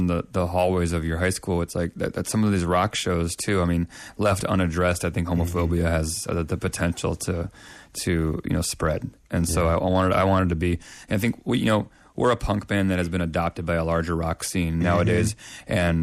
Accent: Chicago, Illinois, United States; also born or lived in Indianapolis, United States; I was born in Indianapolis, but I did not spend much time there. I grew up in Chicago.

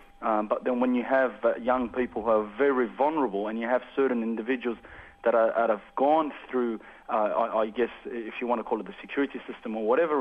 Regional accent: Australia; we also need to hold ourselves responsible as an Australian society and as an Australian community that cares about one another

